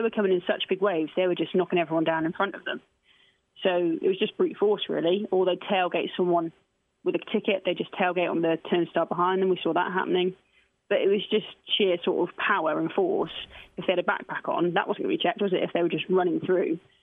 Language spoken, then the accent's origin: English; United Kingdom; I'm half English and half Welsh, and naturally, I really wanted England to win.